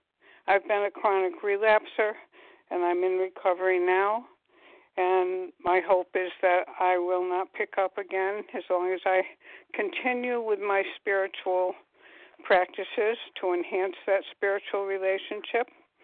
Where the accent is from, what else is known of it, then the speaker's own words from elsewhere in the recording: Connecticut, United States; Good morning. … I'm from Connecticut.